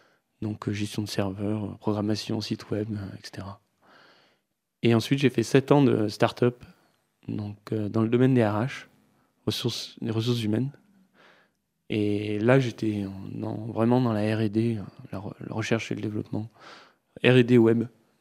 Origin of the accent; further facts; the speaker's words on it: Auvergne-Rhône-Alpes, France; Eh bien oui, j'ai grandi en Ardèche